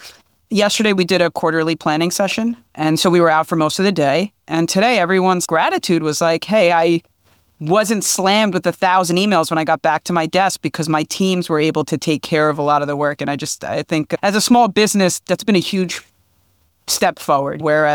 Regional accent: Mineola, New York, United States; So one, I'm also from Long Island, and I grew up in Mineola, and I've spent my fair share of time in Westbury, right?

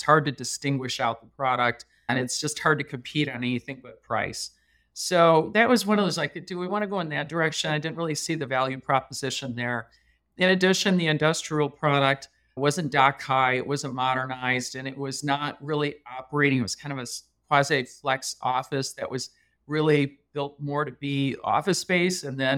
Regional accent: Midwest, United States; I grew up in the Midwest, it was becoming a very difficult environment to grow a business.

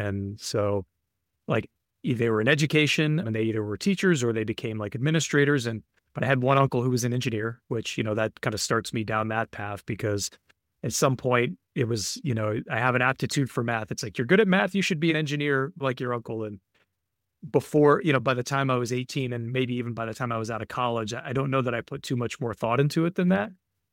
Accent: San Antonio, Texas, United States; also born or lived in Austin; now in New York, United States; I grew up in San Antonio. I worked in Austin for about 4 years before I moved to New York.

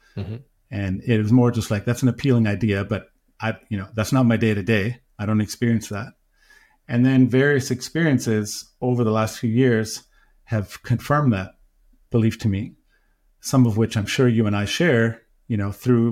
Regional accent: Toronto, Ontario, Canada; And I grew up in Cabbage Town in Toronto.

